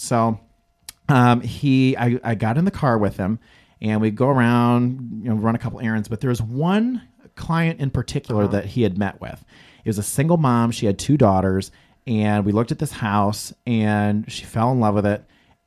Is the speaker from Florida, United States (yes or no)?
no; Illinois, United States; So I'm actually from Western Illinois. So in the Quad City area, okay. It's two cities in Iowa, two cities in Illinois. I'm from the Illinois side of the river. I've never actually lived in Iowa.